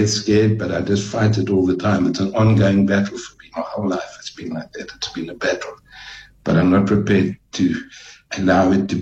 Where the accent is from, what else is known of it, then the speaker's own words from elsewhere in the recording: Johannesburg, Gauteng, South Africa; also born or lived in Vanderbijlpark; So I was there until I was about 4 years old, and then we moved to Johannesburg.